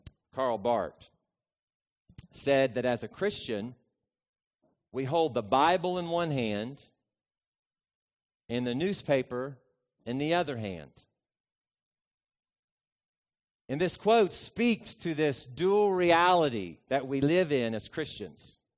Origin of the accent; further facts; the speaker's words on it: West Virginia, United States; I grew up in West Virginia.